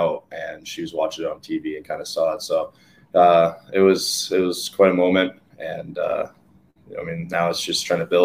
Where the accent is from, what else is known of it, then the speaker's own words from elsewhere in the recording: Windsor, Ontario, Canada; Growing up in Windsor, it's so close to Detroit and the history that they had in Detroit